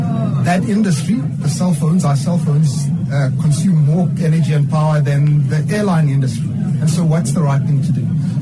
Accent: South Africa; I come from Africa and South Africa.

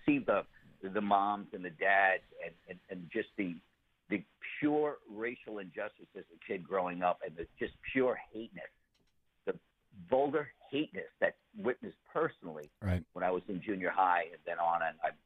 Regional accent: Brentwood, New York, United States; I grew up in Brentwood, Long Island, which was one of the, not a very, you know, good neighborhood. We were pretty poor.

